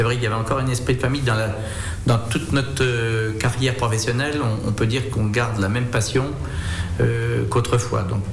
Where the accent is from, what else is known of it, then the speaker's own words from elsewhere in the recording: Pourrain, Bourgogne-Franche-Comté, France; also born or lived in Auxerre; moi je suis … né à Auxerre, voilà, et fait toute mon enfance sur Pourrin, Toussy, et ensuite en apprentissage sur Auxerre.